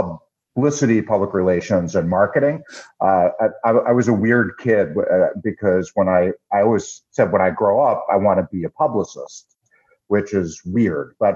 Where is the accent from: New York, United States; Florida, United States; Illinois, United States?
New York, United States; Staten Island; accent: Staten Island; Now, I am from Staten Island. I am a native New Yorker.